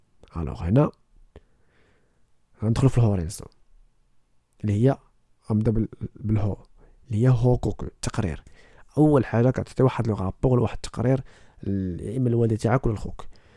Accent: Morocco; now in Japan; كيفاش جيت من المغرب اليابان

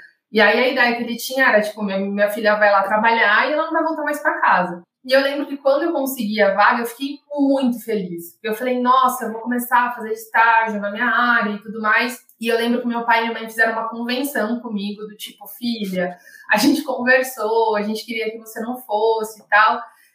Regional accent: São Paulo, Brazil; A gente foi criado na Zona Sul de São Paulo

